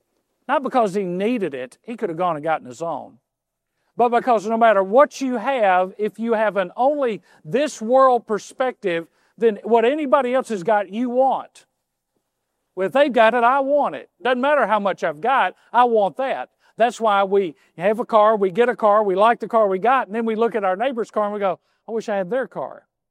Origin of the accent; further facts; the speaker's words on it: Mississippi, United States; I know we're from Mississippi, but that doesn't mean we have to be dumb.